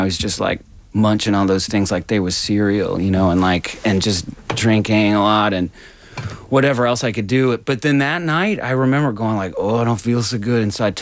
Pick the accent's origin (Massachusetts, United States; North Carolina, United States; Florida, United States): North Carolina, United States; it was really easy to play because I'm from North Carolina.